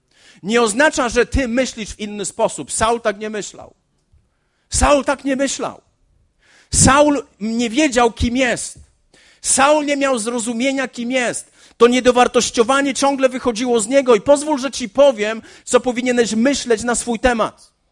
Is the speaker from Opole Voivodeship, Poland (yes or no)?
yes; Olesno, Opole Voivodeship, Poland; Czy ja powinienem czuć presję, bo jestem z Olesna?